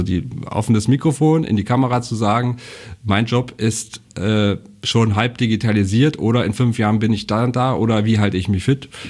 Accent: Mühlhausen, Thuringia, Germany; born there; ich bin ja gebürtiger Mühlhäuser. Pflaumus ist vielleicht bekannt, ne? Wer kennt es nicht? Und in dieser Kleinstadt, so 40.000, 45.000 Einwohner, industriell geprägt in der DDR

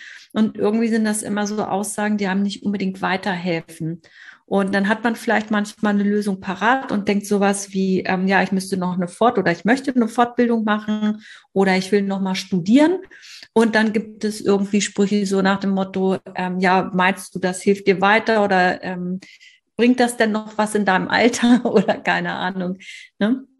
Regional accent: Hamburg, Germany; ich komme aus Hamburg

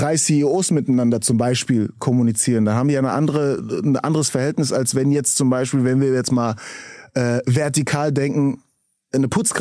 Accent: Frankfurt, Hesse, Germany; ich bin Frankfurter Kid, okay?

